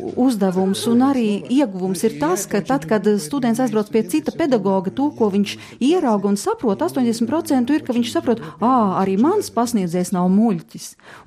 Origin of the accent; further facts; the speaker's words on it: Kharkiv, Kharkiv Oblast, Ukraine; born there; Latvian is a second language; Es pats esmu dzimis Ukrainā. Harkovā. Tagad es esmu Šveicis pilsonis.